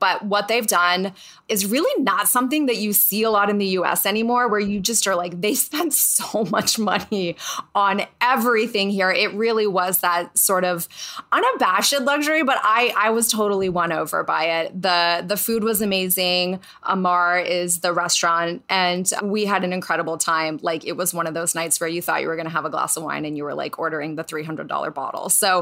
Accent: New York, United States; I am a New Yorker.

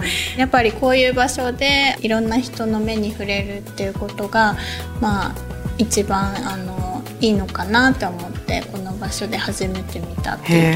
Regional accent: Hakuba, Nagano, Japan; also born or lived in France; 白馬村育ち で、はい、で母がフランスなので、うん、フランスで生まれました。

